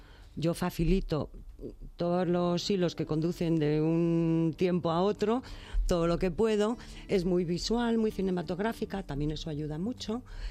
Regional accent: Bilbao, Basque Country, Spain; moved away as an adult; now in Madrid, Spain; yo nací en Bilbao y estuve viviendo allí hasta los 18 años. Y luego viví en Madrid, bueno, vivo en Madrid, de hecho.

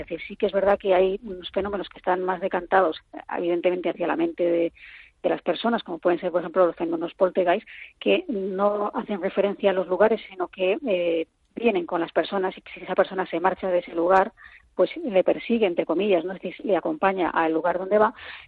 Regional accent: Madrid, Community of Madrid, Spain; ya que yo soy madrileña y a mucha honra, ¿no? Y vivo aquí.

